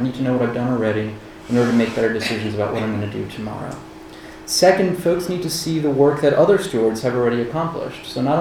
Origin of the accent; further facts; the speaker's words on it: New York, United States; It's sort of part of being a New Yorker.